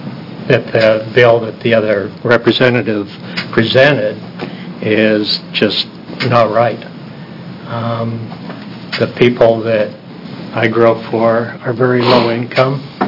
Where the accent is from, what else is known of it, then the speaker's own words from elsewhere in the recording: Oregon, United States; I'm from Southern Oregon.